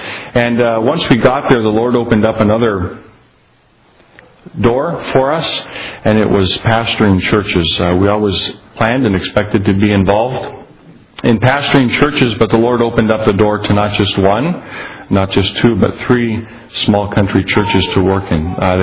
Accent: Chile; I was raised in Chile, born in Chile, raised in Chile. My folks are missionaries there.

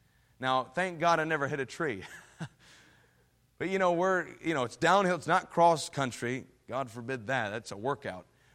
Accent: Syracuse, New York, United States; Now, I was born and raised in New York, in upstate New York, there in the Syracuse area. My parents were from New York City.

